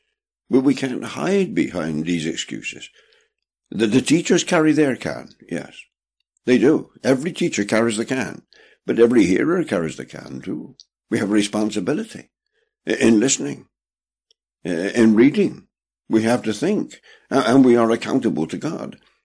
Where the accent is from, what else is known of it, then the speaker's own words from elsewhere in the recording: England, United Kingdom; I have these characteristics as an Englishman.